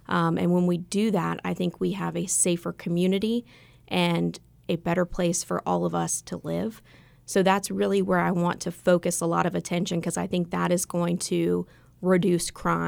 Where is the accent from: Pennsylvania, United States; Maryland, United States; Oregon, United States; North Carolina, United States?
North Carolina, United States; Wilmington; So I grew up here in Wilmington, was born and raised. I graduated from Hoggard High School. I then went off to college in Florida.